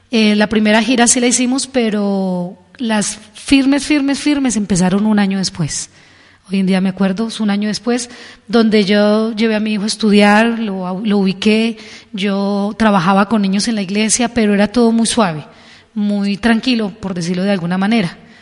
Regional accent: Colombia; Salí para Aposentos Tuta, mi pueblo.

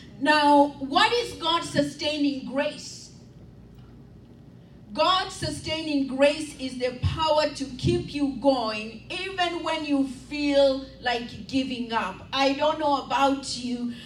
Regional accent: Kenya; You know, I come from Kenya, so I know what running is.

